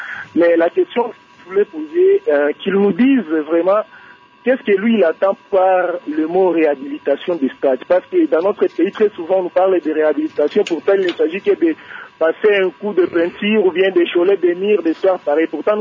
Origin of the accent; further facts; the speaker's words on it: Kinshasa, DR Congo; born there; now in Bukavu, DR Congo; moi je suis né à Kinshasa, mais pour des raisons de type, je me retrouve aujourd'hui à Bukavu.